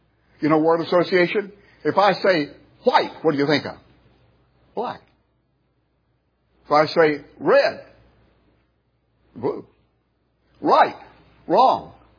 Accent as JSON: {"language": "English", "country": "United States", "said": "I am an American, and very thankful to God for that privilege."}